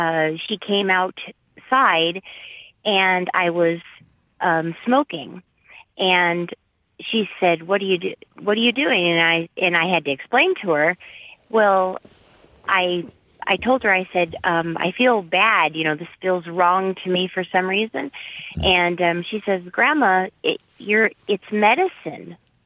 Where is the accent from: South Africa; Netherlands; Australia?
Netherlands; English is a second language; now in United States; I was raised in Europe, in the Netherlands